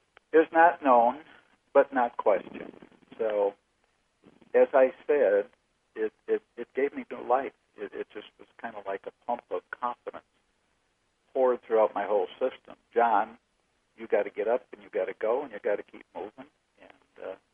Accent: Wisconsin, United States; also born or lived in Chicago; I was born in Chicago, and my mother kind of, I think, passed on the genetic makeup of moving frequently because she was always asked my father to move. So they moved to Wisconsin, and I went to school.

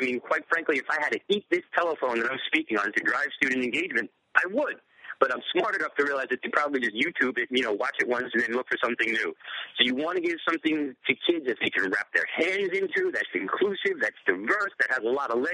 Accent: New York City, New York, United States; Let me tell you, I grew up in the South Bronx, so to think that I'm farming is rather remarkable.

